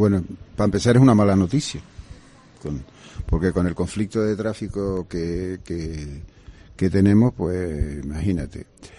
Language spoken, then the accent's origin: Spanish; Canary Islands, Spain; ya sabes cómo somos los canarios